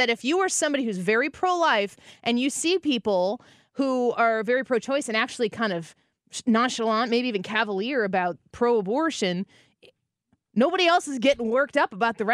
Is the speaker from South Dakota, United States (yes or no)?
no; Illinois, United States; including in my home state, the state of Illinois